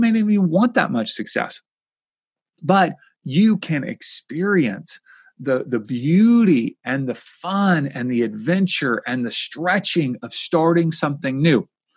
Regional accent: Kentucky, United States; He started Kentucky Fried Chicken, my home state where I grew up, at 62 years old.

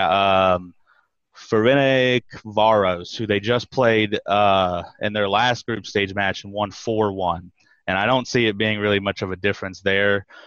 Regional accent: Dayton, Ohio, United States; Now, I know I'm from Ohio, from the Dayton area, but I'm going to be the first to tell you I am not an Ohio State Buckeye fan.

